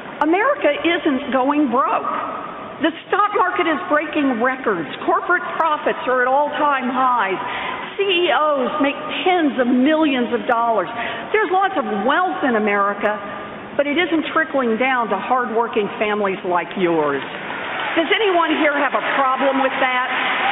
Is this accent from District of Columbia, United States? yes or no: no; Oklahoma, United States; I grew up in Oklahoma. My daddy ended up as a maintenance man. And my mom worked a minimum wage job at Sears.